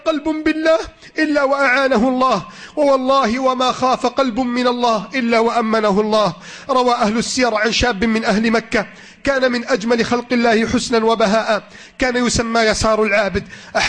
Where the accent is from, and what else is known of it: Egypt